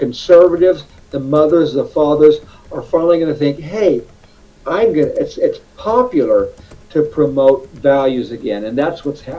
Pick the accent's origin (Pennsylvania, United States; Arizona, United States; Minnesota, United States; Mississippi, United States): Arizona, United States; and I'm originally from Arizona, well, I'll run for Congress as a Democrat